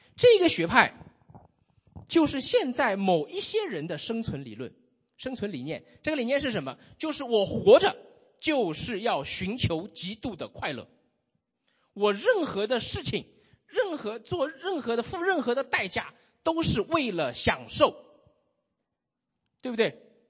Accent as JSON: {"language": "Chinese", "region": "Shanghai", "country": "China", "said": "我是上海人，我有上海户口"}